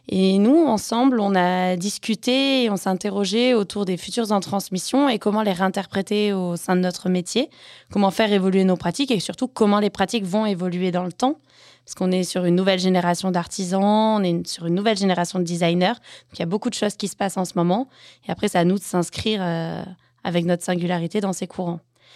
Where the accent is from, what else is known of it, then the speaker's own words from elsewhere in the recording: Provence-Alpes-Côte d'Azur, France; ça a commencé autour de la Camargue, donc ma région d'origine